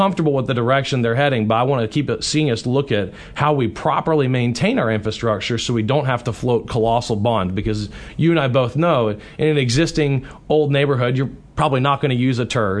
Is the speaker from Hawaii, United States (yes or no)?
no; Baton Rouge, Louisiana, United States; I grew up in Baton Rouge, Louisiana, we dealt with aging infrastructure all the time.